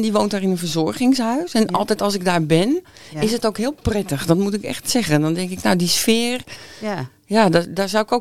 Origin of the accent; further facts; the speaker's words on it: North Holland, Netherlands; also born or lived in Den Helder; now in Noordwijk, Netherlands; En opgegroeid in West-Friesland. Eigenlijk voel ik me daar ook het meest mee verwant.